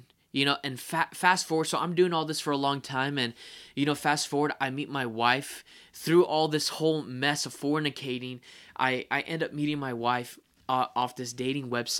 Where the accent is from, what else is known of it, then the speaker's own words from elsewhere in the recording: California, United States; I'm 30 years old. I'm from California.